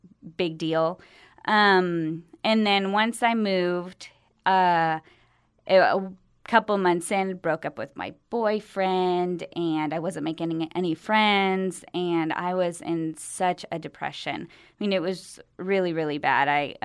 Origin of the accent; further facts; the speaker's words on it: Houston, Texas, United States; So I am from Houston.